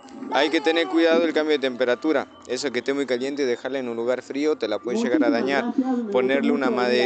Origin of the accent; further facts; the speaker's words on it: Salta, Argentina; soy de Salta Capital.